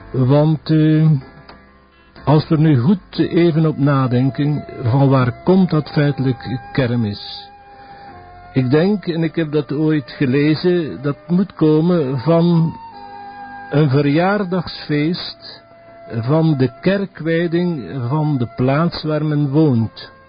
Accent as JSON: {"language": "Dutch", "town": "Maldegem", "region": "Flanders", "country": "Belgium", "tie": "born or raised there"}